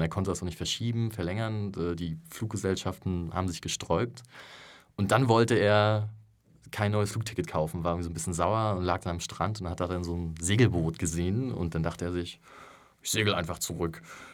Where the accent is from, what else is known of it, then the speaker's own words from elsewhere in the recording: Rostock, Mecklenburg-Vorpommern, Germany; Ich komme zwar aus Rostock, also von der Küste